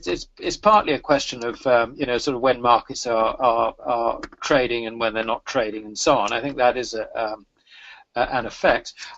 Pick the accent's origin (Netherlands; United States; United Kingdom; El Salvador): United Kingdom; Scotland; Well, actually, I'm a Scotsman.